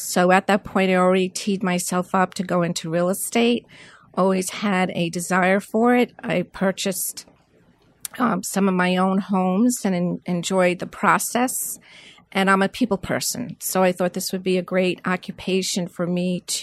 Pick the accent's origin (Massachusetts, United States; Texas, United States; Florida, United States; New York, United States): New York, United States; Islandia; I grew up in Islandia, which is also considered Central Islip. Great town.